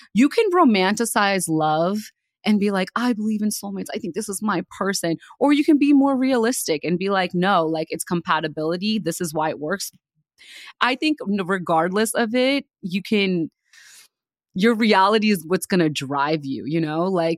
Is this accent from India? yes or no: yes; India; my entire family's Hindu. I was raised in India.